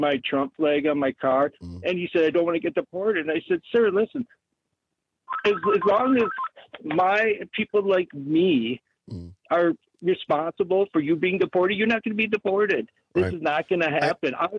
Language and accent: English; Madison, United States; I grew up in Madison.